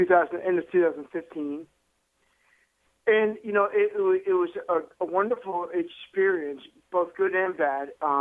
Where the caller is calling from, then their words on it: Bennettsville, South Carolina, United States; I'm in Bennettsville.